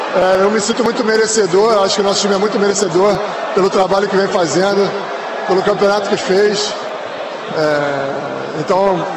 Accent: Rio de Janeiro, Brazil; Eu que fui criado no Maracanã

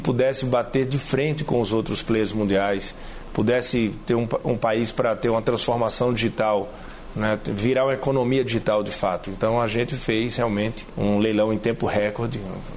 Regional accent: Pernambuco, Brazil; 15 pontos em Fernando de Noronha, lá no meu estado.

